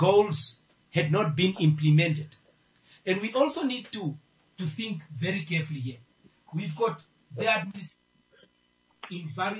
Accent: Windhoek, Khomas, Namibia; But I was born in Windhoek and have grown up in Windhoek.

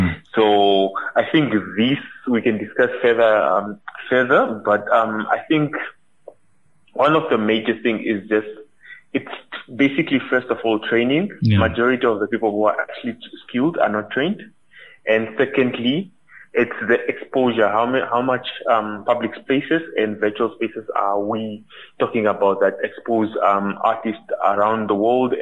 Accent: Ongwediva, Oshana, Namibia; I grew up in Ongwediva. I never saw a museum in my life there.

